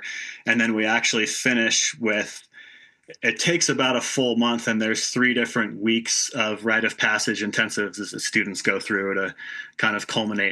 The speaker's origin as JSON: {"language": "English", "region": "Washington", "country": "United States", "tie": "born or raised there", "said": "I grew up in Washington State, down near Mount Tahoma, Mount Rainier, on the Nisqually River."}